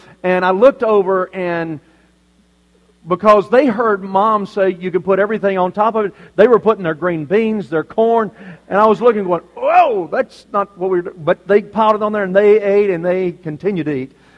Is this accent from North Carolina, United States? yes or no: no; Alabama, United States; I was born and raised in Alabama, so it is a great privilege to be here in Oklahoma. I pastored in Wisconsin my last pastorate